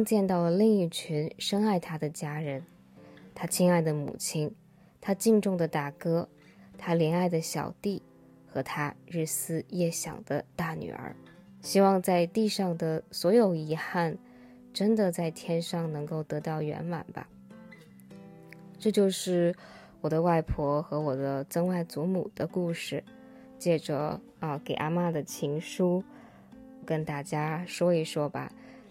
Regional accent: Guangdong, China; now in United States; 我其实自己也是这几年来到美国之后，才对自己作为潮汕人的身份认同更加深刻了起来。

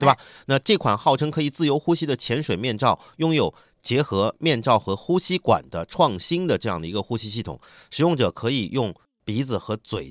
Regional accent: Nanjing, Jiangsu, China; 啊，虽然我们南京那边有一个中山陵里面有一个湖

